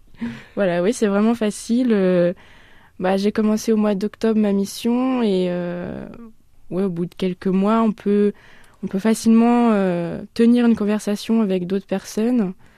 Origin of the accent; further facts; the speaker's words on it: Bourges, Centre-Val de Loire, France; Donc moi à la base je viens de Bourges, donc j'ai fait un parcours un peu particulier.